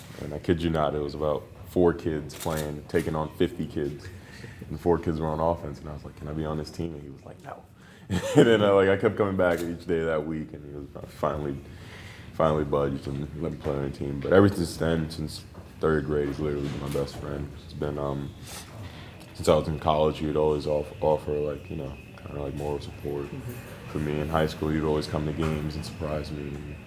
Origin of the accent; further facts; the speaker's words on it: New York, United States; You know, growing up in New York, it's a big city. You step outside and there's always something to do here.